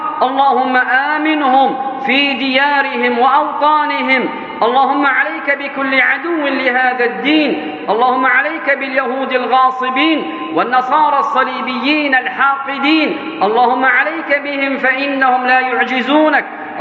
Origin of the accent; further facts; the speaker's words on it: Yemen; اللهم ادفع عن بلادنا اليمن الفتن ما ظهر منها وما بطن